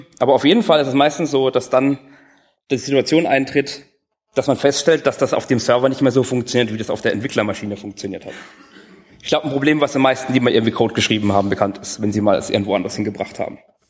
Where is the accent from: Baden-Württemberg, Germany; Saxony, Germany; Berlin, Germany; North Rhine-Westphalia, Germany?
Baden-Württemberg, Germany; Karlsruhe; Ich komme aus Karlsruhe.